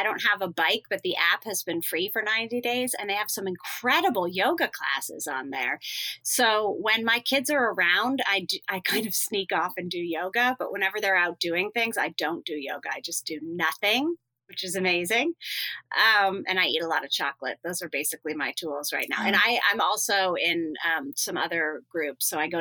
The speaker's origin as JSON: {"language": "English", "region": "Northeast", "country": "United States", "tie": "born or raised there", "said": "Well, yeah, it's like we grew up in the Northeast."}